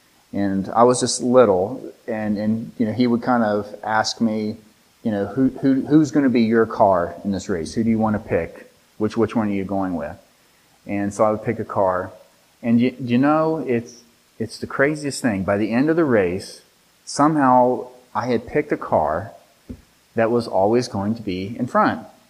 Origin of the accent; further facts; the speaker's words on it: West Virginia, United States; I'm from West Virginia, and I'm a West Virginia Mountaineers fan